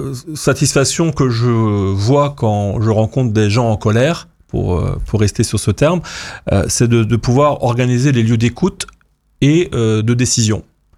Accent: Lannion, Brittany, France; born there; Je ne suis pas né dans le 7e arrondissement de Paris, ni à Neuilly. Je suis né à Lannion, dans la campagne du Trégor.

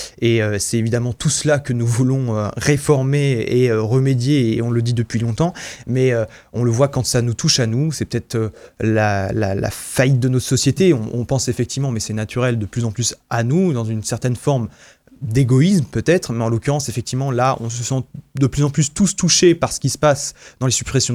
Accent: Gaël, Brittany, France; moi, je suis d'Ille-et-Vilaine, à Gaël.

